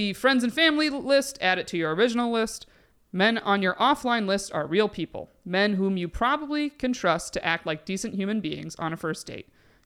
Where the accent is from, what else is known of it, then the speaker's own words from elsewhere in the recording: Binghamton, New York, United States; like, we're from Binghamton area. My brother's there. He dates in that area.